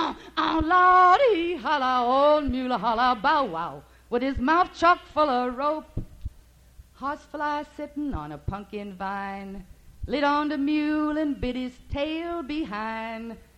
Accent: Michigan, United States; I'm from Michigan, and we say Louisiana.

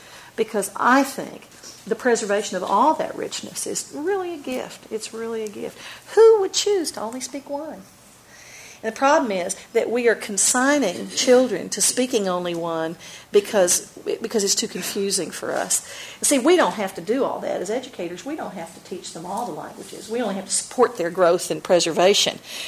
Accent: Oklahoma, United States; accent: Oklahoma; I am not going to give up my Oklahoma accent for anything. And believe me, they tried to stomp it out of me.

